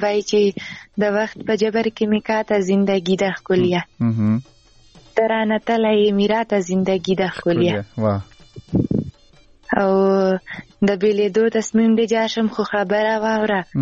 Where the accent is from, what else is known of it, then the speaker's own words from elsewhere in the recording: Khyber Pakhtunkhwa, Pakistan; زه خپیرې له وزیرستان یم